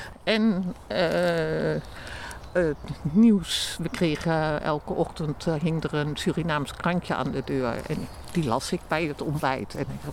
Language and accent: Dutch; Overijssel, Netherlands; Ik kom zelf uit Overijssel, waar de noberschap natuurlijk heel erg is.